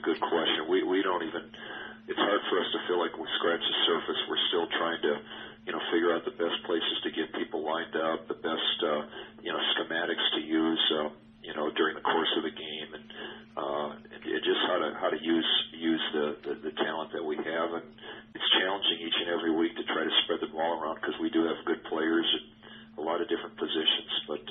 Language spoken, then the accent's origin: English; Minneapolis, Minnesota, United States; growing up in the Midwest, I spent a lot of years in the Midwest, growing up in Minneapolis